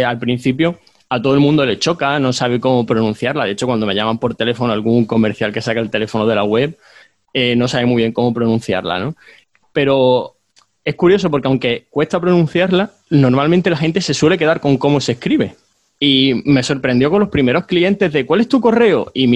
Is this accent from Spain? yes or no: yes; Huelva, Andalusia, Spain; La H de Huelva, de donde yo soy